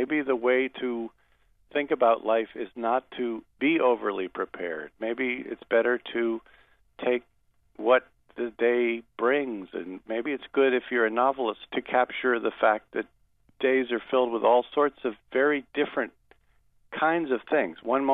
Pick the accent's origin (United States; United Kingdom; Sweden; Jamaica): United States; Rochester, New York; born or raised there